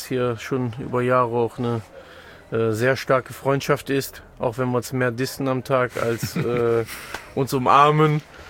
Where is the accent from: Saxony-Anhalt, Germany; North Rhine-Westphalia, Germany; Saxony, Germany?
North Rhine-Westphalia, Germany; Aachen; Ich komme aus Aachen, ja. Aber ich bin schon sehr, sehr viel rumgekommen in Deutschland